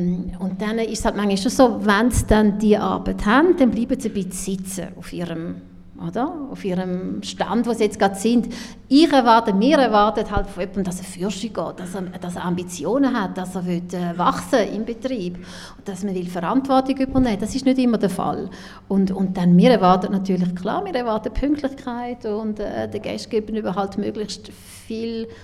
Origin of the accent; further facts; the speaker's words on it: Switzerland; Ja, anecken tue ich als Schweizerin einfach